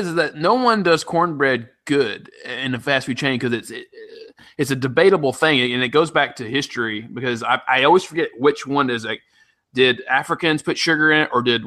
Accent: Tennessee, United States; Actually, like when I'm in my hometown in Tennessee, I love going to the VF with my dad

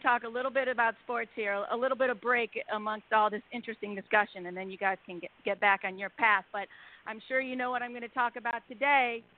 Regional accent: Syracuse, New York, United States; moved away as an adult; now in Los Angeles, United States; I do live out here in Los Angeles for 30 years, but I, you know, born and raised in Syracuse

